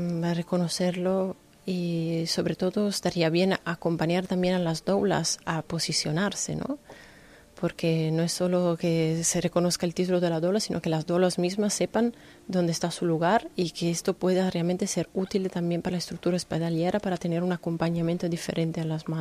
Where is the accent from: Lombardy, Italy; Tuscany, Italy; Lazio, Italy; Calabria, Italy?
Lombardy, Italy; Milan; Spanish is a second language; now in Lanzarote, Spain; Soy italiana, soy de Milano, del norte de Italia.